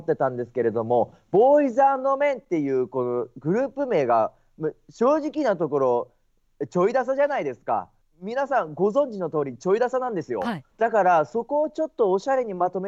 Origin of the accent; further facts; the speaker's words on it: Nagoya, Aichi, Japan; 地元名古屋で一番大きな会場である名古屋ドームでの単独ライブですかね。